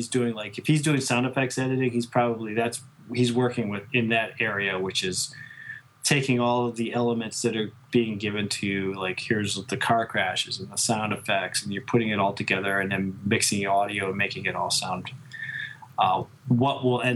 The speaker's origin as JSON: {"language": "English", "region": "West Coast", "country": "United States", "said": "I'm from the West Coast, so I have no idea what the Javits Center is."}